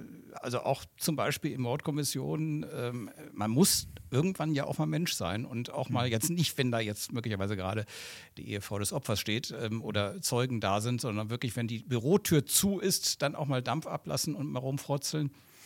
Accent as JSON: {"language": "German", "region": "Rhineland", "country": "Germany", "said": "ich komme aus dem Rheinland"}